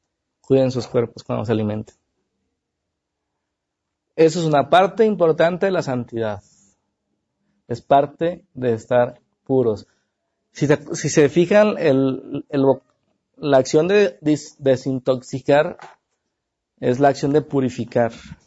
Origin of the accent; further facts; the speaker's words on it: Mexico; Todos somos dragones. Somos mexicanos.